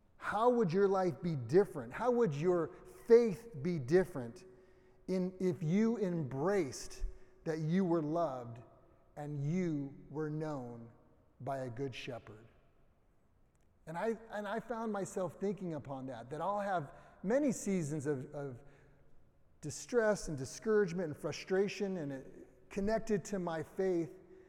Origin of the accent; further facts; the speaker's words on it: Suisun City, California, United States; I think about 10-ish years old, growing up in California, Suisun City.